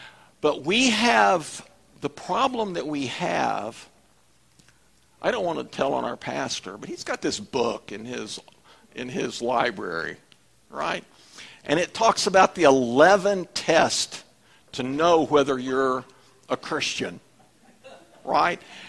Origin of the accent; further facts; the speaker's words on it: Texas, United States; We know, hey, I'm from Texas, he's from New York, we do things different, okay?